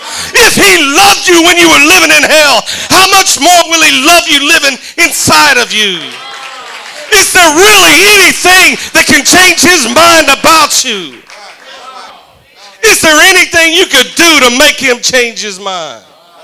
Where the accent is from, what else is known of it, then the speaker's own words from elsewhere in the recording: Oklahoma, United States; that's where God's from, because I'm from Oklahoma.